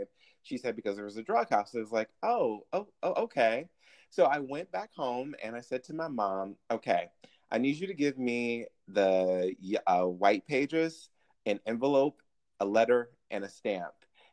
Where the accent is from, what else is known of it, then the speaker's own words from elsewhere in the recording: Detroit, Michigan, United States; When I was in fourth grade, I grew up in Detroit, Michigan.